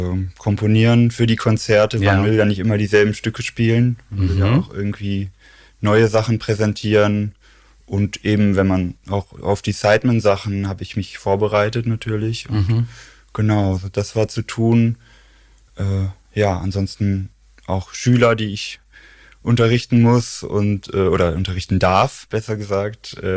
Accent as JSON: {"language": "German", "town": "Xanten", "region": "North Rhine-Westphalia", "country": "Germany", "lives_now": "Cologne, Germany", "said": "ursprünglich komme ich aus Xanten, das ist so 100 Kilometer nördlich von Köln, an der holländischen Grenze."}